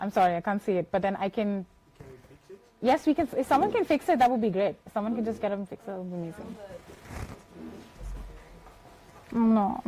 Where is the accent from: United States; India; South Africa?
India; I come from India where we have a lot of cyber scams